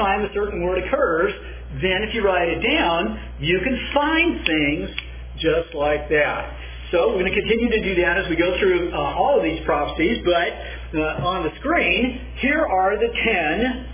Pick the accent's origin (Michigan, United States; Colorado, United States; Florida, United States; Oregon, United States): Oregon, United States; Eugene; Now see, I just want everybody on the tape to know what brilliant geniuses that we grew up in the Eugene area.